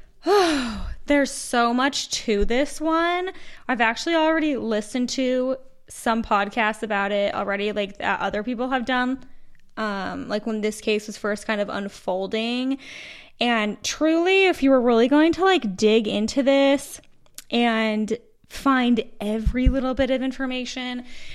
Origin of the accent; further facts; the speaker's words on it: Utah, United States; I think maybe it's just on my side of TikTok because we're from Utah, and so is this girl